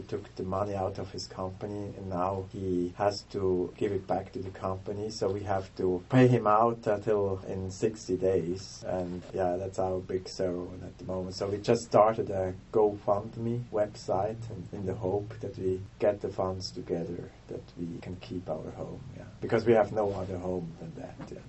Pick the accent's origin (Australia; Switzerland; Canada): Switzerland; English is a second language; We are from Switzerland, so it's not sure if my children would be able to join the school here when we would overwinter